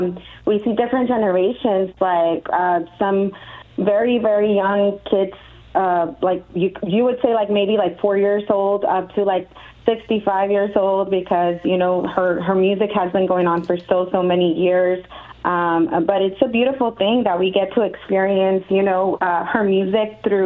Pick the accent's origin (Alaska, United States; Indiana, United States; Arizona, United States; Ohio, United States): Arizona, United States; San Luis; I'm from San Luis, Arizona. It's a very small town here in Arizona, close to Yuma.